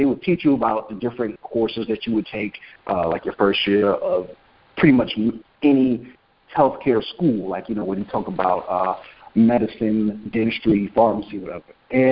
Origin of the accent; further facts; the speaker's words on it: Brooklyn, New York, United States; born there; I was born in Brookdale Hospital in Brooklyn, and they were ahead of their time.